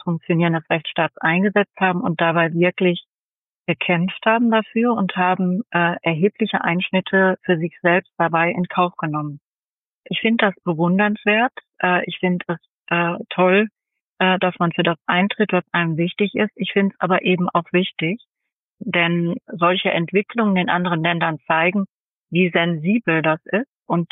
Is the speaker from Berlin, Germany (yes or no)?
no; North Rhine-Westphalia, Germany; denn ich komme aus dem Ruhrgebiet, ich verwende manchmal Begriffe, die für andere erstmal ein bisschen verstörend wirken.